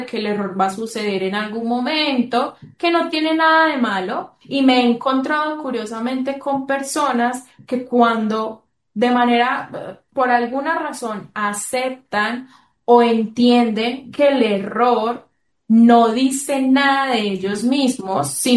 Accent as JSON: {"language": "Spanish", "country": "Colombia", "said": "Yo he visto que acá, de donde soy, de Colombia, hay músicos que lo usan."}